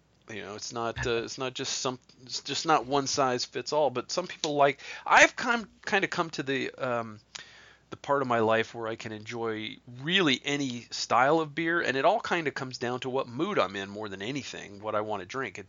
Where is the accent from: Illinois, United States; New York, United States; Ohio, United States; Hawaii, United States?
Ohio, United States; And I can say that because I'm from Ohio.